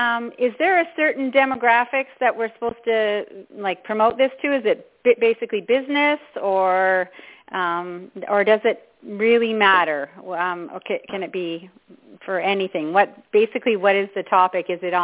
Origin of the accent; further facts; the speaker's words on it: Penticton, British Columbia, Canada; from Penticton, British Columbia.